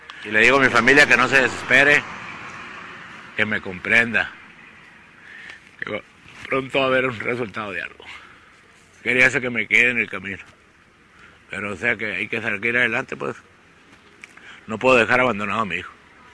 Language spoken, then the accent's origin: Spanish; Sonora, Mexico; Y soy del estado de Sonora.